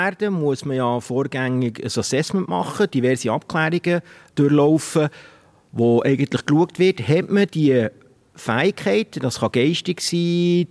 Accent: Bern, Switzerland; now in Uetendorf, Switzerland; weil ich komme aus dem Berner Oberland, wie man sicher auch im Dialekt angehört. Und ich wohne in der Nähe von Thun, in Uetendorf.

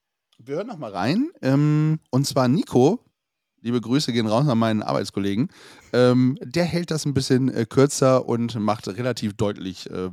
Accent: Bremerhaven, Bremen, Germany; auch für meine Heimat, für Bremerhaven.

